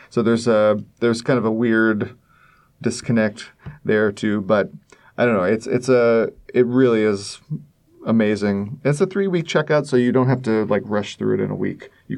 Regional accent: Kentucky, United States; I'm from Kentucky.

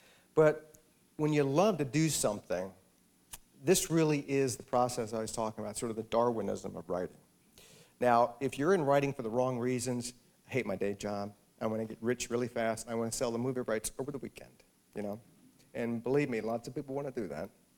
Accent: the South, United States; I grew up in the South, so I really cut my sort of literary teeth people like Eudora Welty and Flannery O'Connor

